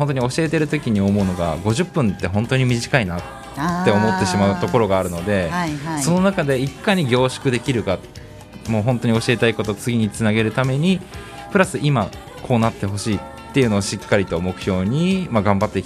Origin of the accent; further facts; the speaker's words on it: Saitama, Japan; 自分が埼玉県出身っていうのもあるんですけど